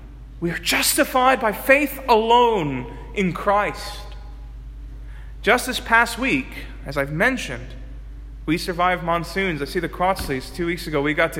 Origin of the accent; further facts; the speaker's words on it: Brooklyn, New York, United States; You live in one. I grew up in Brooklyn.